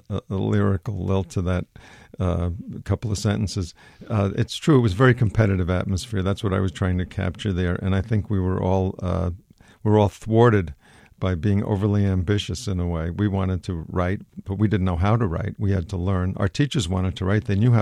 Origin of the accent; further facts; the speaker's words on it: Queens, New York, United States; And as I mentioned in the book, I grew up in Queens, and we had to go to our church was St. Bartholomew's Church